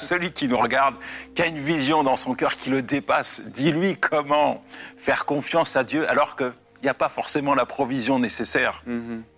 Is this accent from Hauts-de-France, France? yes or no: no; Paris, Île-de-France, France; Moi, je viens de Paris, il y a du monde, il y a de la foule